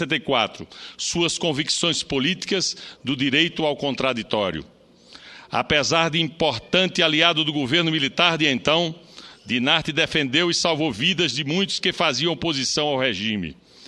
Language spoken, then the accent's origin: Portuguese; Rio Grande do Norte, Brazil; Não preciso dizer muito sobre o lugar de onde venho, o pequeno Rio Grande do Norte